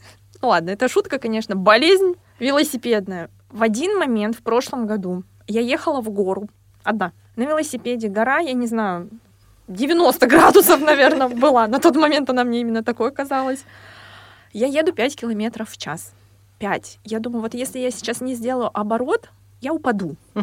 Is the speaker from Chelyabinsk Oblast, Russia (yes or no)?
yes; Chelyabinsk Oblast, Russia; Я сама из Челябинской области. Уральские горы.